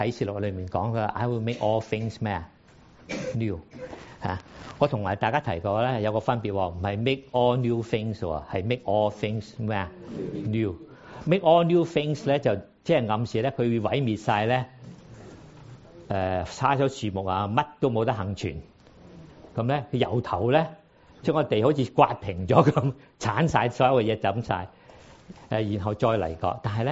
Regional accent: Guangzhou, Guangdong, China; 我知道，因为我是广州人。

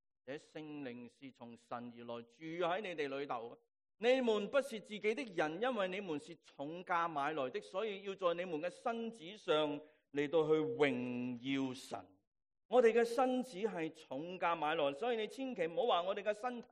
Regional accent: Hong Kong; 有啲似我哋今日所讲嘅，我哋香港人讲嘅嗰啲

